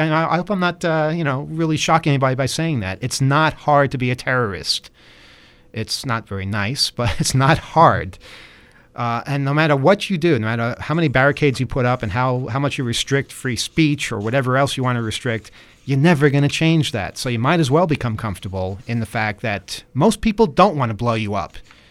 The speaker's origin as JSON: {"language": "English", "town": "Regina", "region": "Saskatchewan", "country": "Canada", "said": "I am from Regina, Saskatchewan in Canada."}